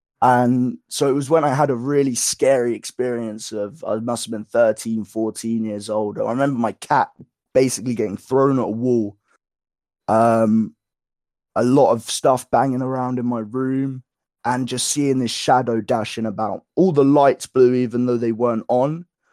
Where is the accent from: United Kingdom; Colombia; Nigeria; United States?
United Kingdom; Woking, South East England; And I grew up not only in Woking, as all those other places I talked about, it was the first mosque in the UK. So the first Asian community settled there.